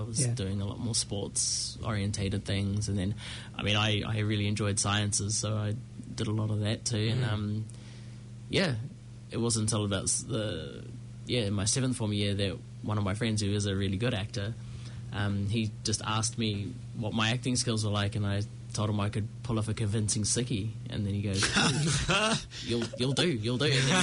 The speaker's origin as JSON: {"language": "English", "town": "Rotorua", "region": "Bay of Plenty", "country": "New Zealand", "tie": "born or raised there", "said": "No, I grew up in Rotorua."}